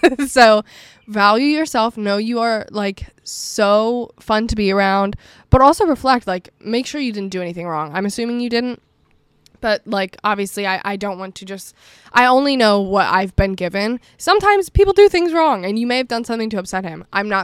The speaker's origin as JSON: {"language": "English", "region": "Pennsylvania", "country": "United States", "tie": "born or raised there", "said": "a few of my friends who are also from my hometown, they've moved, but only to like an hour and a half away in a city, in a bigger city here."}